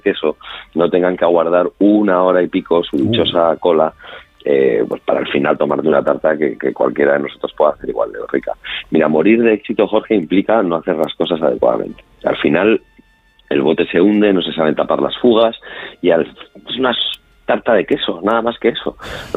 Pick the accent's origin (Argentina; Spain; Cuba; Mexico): Spain; Que para eso somos españoles.